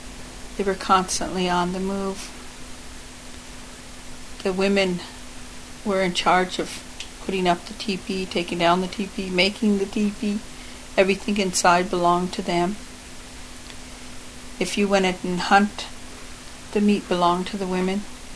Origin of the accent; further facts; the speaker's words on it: North Dakota, United States; I'm from the Standing Rock Sioux Tribe. I live in Fort Yates, North Dakota.